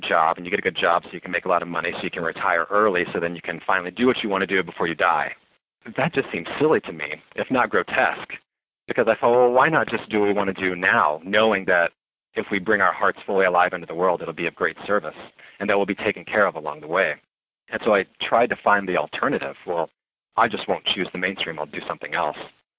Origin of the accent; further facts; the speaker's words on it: Branson, Missouri, United States; But I grew up in Branson, Missouri in the Ozarks in a very good family and safe area.